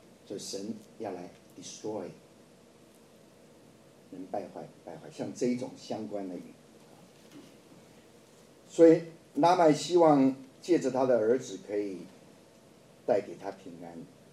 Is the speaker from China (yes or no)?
yes; China; 我们中国人取名字也有什么